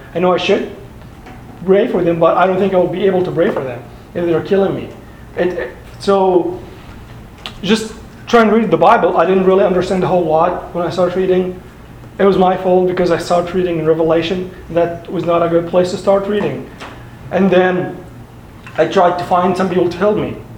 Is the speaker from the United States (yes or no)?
no; Cairo, Cairo Governorate, Egypt; also born or lived in Saudi Arabia / Dubai / Kuwait; I'm from Cairo, Egypt. I was born in Cairo. I've lived there almost all my life.